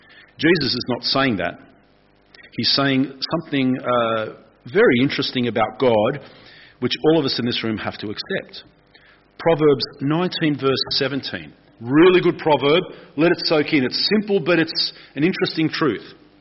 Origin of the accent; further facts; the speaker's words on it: Australia; Not because I'm Aussie, but because I don't want the recognition.